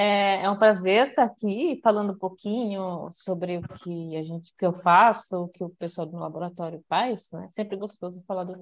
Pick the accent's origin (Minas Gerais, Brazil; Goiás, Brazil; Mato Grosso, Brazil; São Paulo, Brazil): São Paulo, Brazil; Sorocaba; also born or lived in Angola; Eu cresci em Sorocaba, sou refugiada, filha de refugiados, eu sou angolana, na verdade. E a minha família veio para cá fugindo da Guerra Civil de Angola. Então, mas eu vim bem pequenininha, aí cresci em Sorocaba.